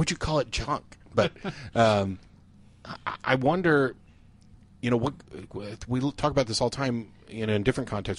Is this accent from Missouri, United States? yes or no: yes; Missouri, United States; No, I was raised in Missouri.